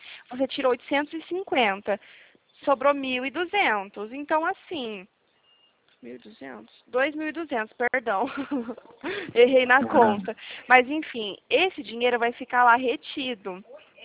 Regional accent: Arapongas, Paraná, Brazil; Eu sou daqui de Arapongas, Paraná.

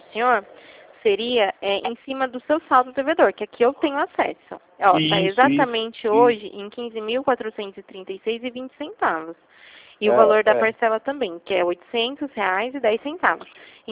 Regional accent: São Paulo, Brazil; eu já sou de São Paulo

